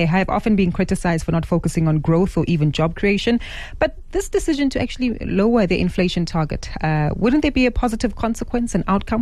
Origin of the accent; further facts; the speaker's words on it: South Africa; So that tells us that we as South African consumers are doing our best